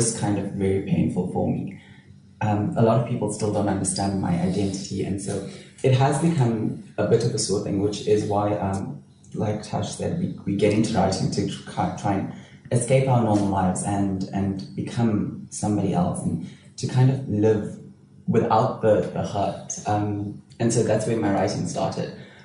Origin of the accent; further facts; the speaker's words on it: Durban, KwaZulu-Natal, South Africa; Durban is a beautiful city. It's amazing. It's really very community-based with, like, culture and religion.